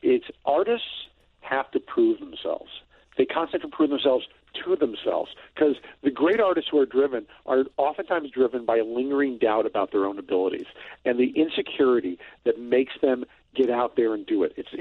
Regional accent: Detroit, Michigan, United States; I grew up in Detroit

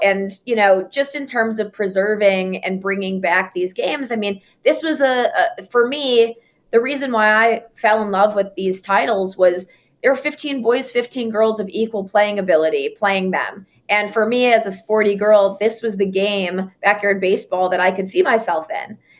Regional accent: Chicago, Illinois, United States; Chicago. Yeah, I'm from Chicago. I went to Northwestern.

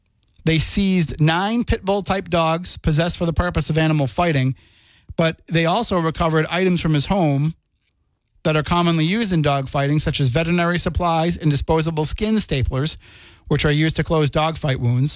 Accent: Plymouth, Massachusetts, United States; I grew up in Plymouth through my elementary school years, living in that wonderful neighborhood known as Algonquin Heights.

